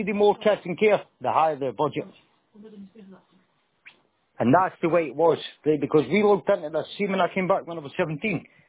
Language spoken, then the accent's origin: English; Scotland, United Kingdom; I'm still a Scottish kid, and you moved us at that time.